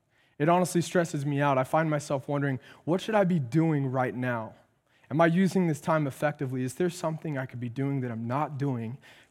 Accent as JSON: {"language": "English", "region": "the South", "country": "United States", "said": "like I'm from the South, knee slapper type funny"}